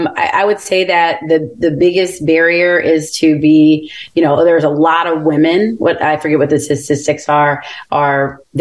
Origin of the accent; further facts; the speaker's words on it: Atlanta, Georgia, United States; You know, I'm from Georgia. I'm raised in Atlanta, born and raised in Atlanta.